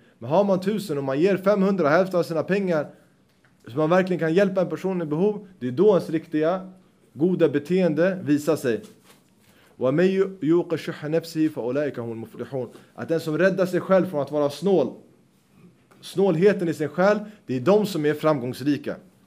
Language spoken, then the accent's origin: Swedish; Sweden; Här, jag är själv svensk, så man ska inte säga att jag är rasistisk på något sätt.